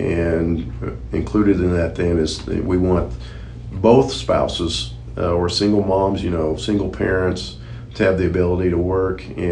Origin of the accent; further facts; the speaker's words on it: Wellington, Kansas, United States; now in Ottawa, United States; My background, I'm a Kansas kid. I grew up in Wellington, Kansas.